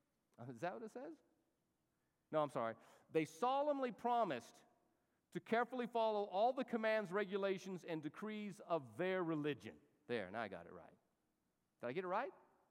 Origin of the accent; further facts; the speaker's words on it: Albuquerque, New Mexico, United States; you know, I'm from Albuquerque, and so I know Albuquerque.